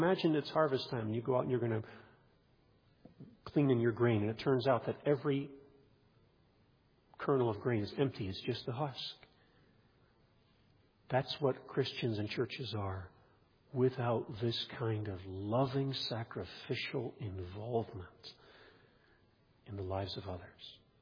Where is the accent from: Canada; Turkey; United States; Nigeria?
Nigeria; now in North America; I grew up in Nigeria and we had a cashew tree.